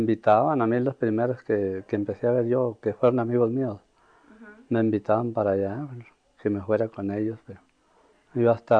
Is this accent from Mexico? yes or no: yes; Valle de Rosario, Chihuahua, Mexico; born there; Nací en el Valle de Rosario, Chihuahua. El 12 de febrero de 1931.